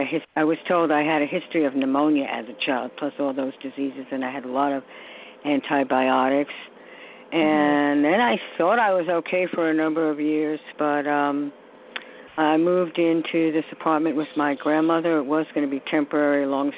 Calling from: New York, United States; in New York.

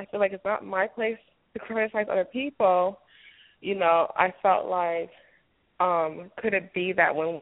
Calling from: Florida, United States; I'm calling from South Florida.

